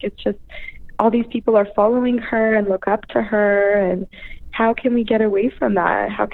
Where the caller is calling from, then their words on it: Beverly Hills, California, United States; I'm calling from Beverly Hills.